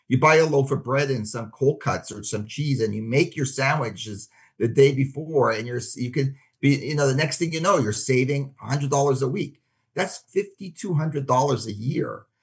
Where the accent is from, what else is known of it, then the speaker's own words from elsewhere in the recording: Toronto, Ontario, Canada; now in United States; I came down from Toronto in the early 90s. I grew up in Toronto